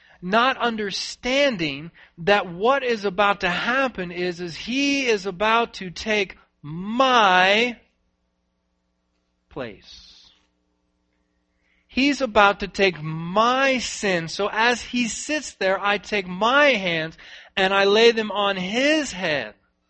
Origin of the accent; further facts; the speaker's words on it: Tennessee, United States; I'm from Tennessee.